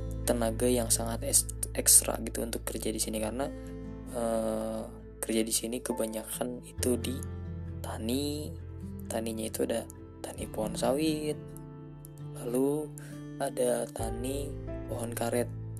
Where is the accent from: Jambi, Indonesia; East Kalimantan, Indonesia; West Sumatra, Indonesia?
Jambi, Indonesia; Merangin; daerah gue tinggal pada saat itu gitu, di daerah di kota Jambi, tepatnya di desa C1 Merangin ya. Mungkin hanya sebagian orang yang tahu karena lumayan terpencil tempatnya.